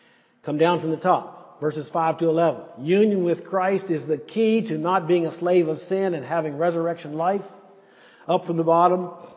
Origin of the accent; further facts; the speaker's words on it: United States; born there; I think it's a privilege that I was born in the United States.